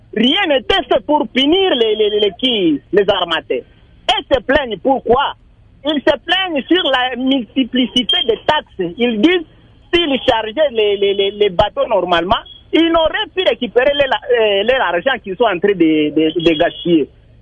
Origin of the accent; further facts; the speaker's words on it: Kongolo, Tanganyika, DR Congo; also born or lived in Maniema; now in Lubumbashi, Congo (DRC); Je suis natif de Maniema. J'ai grandi à Congolo avant que je vienne à Lubumbashi pour suivre mes études.